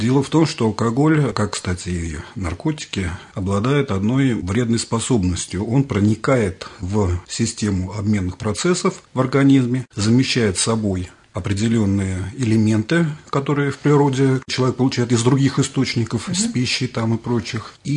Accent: Zhukovsky, Moscow Oblast, Russia; also born or lived in Ramenskoye; до 5 лет я жил в Раменском. Потом, поскольку родители все-таки работали в ЛИИ, переехали в город Жуковск, соседи, поэтому большую сознательную часть жизни все-таки я прожил в городе Жуковском

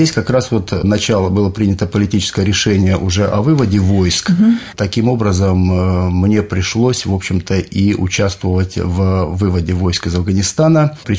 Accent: Saratov Oblast, Russia; born there; Я родился в Саратовской области.

